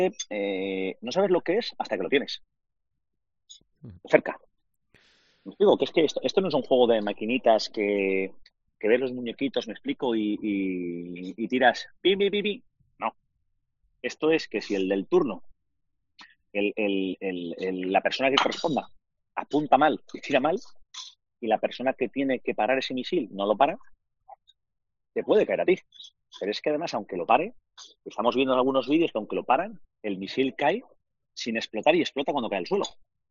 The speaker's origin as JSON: {"language": "Spanish", "country": "Spain", "said": "Somos 7 españoles en el hotel."}